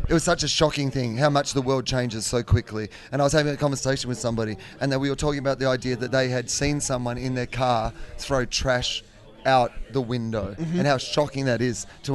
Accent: Australia; And I'm sorry as an Australian.

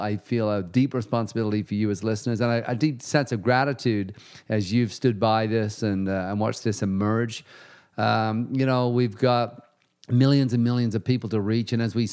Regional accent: England, United Kingdom; born there; England is, I think, number 4 of top downloads. And, you know, is my that's my birth right there.

